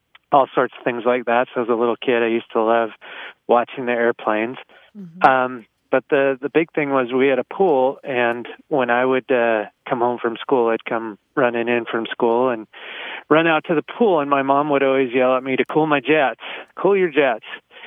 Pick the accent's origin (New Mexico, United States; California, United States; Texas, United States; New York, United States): California, United States; I grew up in the high desert of California in the mid-70s, and it was obviously pretty hot there. And it was near Edwards Air Force Base